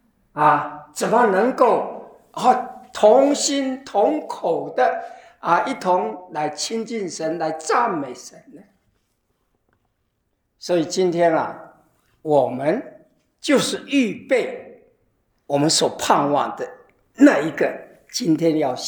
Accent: China; 我们中国人有一句话说：“人不为己，天诛地灭。”

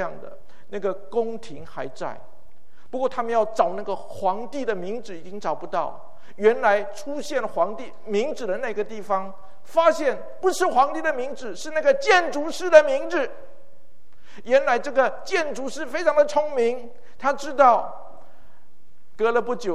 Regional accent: Hualien, Hualien County, Taiwan; 我是在台湾的花莲长大

